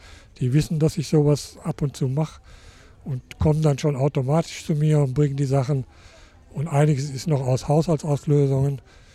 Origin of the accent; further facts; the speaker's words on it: Kamen, North Rhine-Westphalia, Germany; Ich komme aus Kamen. 3/4 Stunde über die Autobahn.